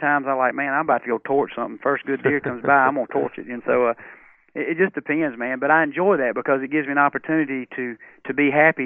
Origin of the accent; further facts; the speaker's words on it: Georgia, United States; I've always hunted, and I remember even growing up in Georgia, I always wanted to shoot that buck deer